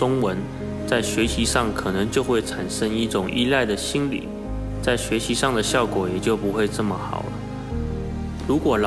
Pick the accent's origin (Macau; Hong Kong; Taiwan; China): Taiwan; now in United States; 我来自台湾，是2009年来到美国的。